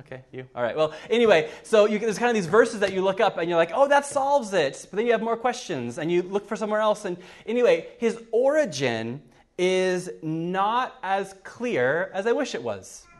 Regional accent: United States; moved away as an adult; now in Cork, Ireland; as you can guess from my accent, I'm not from Cork. I grew up for the first 19 years of my life in the U.S.

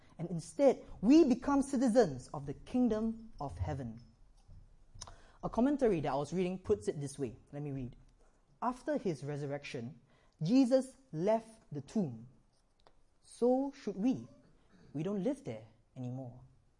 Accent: Singapore; As you can probably tell, I am not Irish. I am a Singaporean, and Singapore is a little country located somewhere in Southeast Asia.

